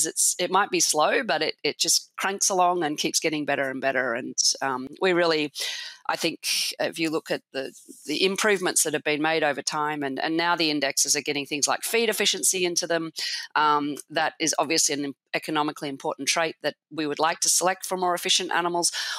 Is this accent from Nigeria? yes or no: no; Australia; accent: Australian; now in United States; So as you'll probably hear, I'm originally Australian, by the accent anyway. So I did agricultural science at Melbourne University